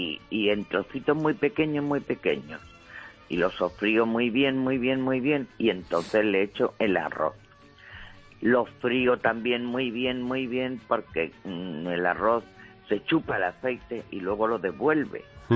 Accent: Málaga, Andalusia, Spain; porque soy malagueña y aquí se usan mucho los cominos.

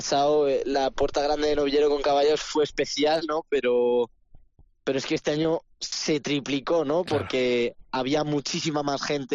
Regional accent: Salamanca, Castile and León, Spain; Por ver a mi tierra, Salamanca, en una feria tan especial volcada conmigo

